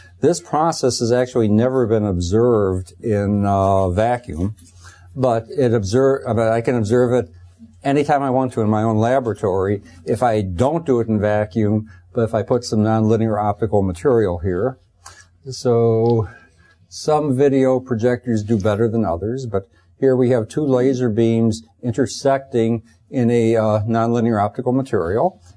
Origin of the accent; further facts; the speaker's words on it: United States; I am American, so I'll be crass.